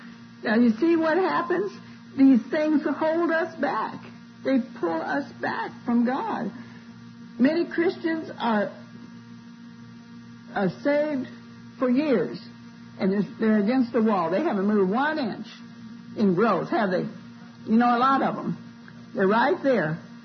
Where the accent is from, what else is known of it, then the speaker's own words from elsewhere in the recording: Missouri, United States; I'm from Missouri, you know. I was born in Missouri, and I have to be shown.